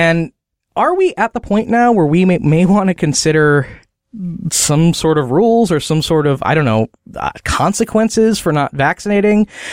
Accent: Palatine, Illinois, United States; Palatine, Illinois is where I'm from. That is actually my hometown.

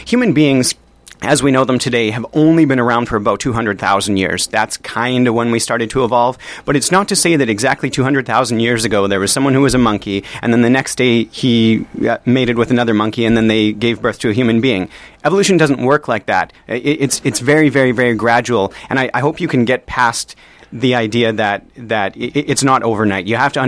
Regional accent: Saskatoon, Saskatchewan, Canada; in my hometown of Saskatoon

